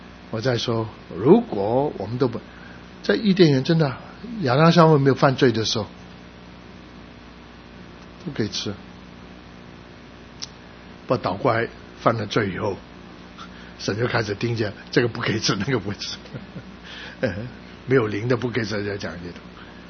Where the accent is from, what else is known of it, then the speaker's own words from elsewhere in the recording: Guangdong, China; 我们广东人很讲究，然后火气大。